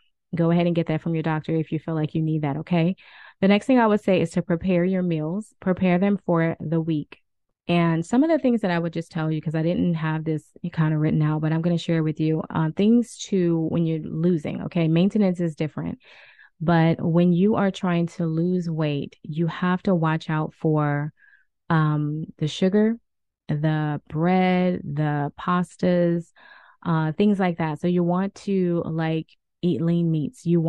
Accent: New Orleans, Louisiana, United States; I'm from the South. I'm from New Orleans. So we say soft drinks.

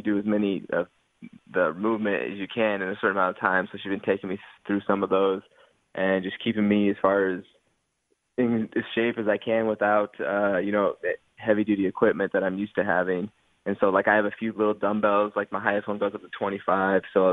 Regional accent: Eaton, Colorado, United States; So I grew up in Colorado, and I went to a small farm town for high school called Eaton, Colorado.

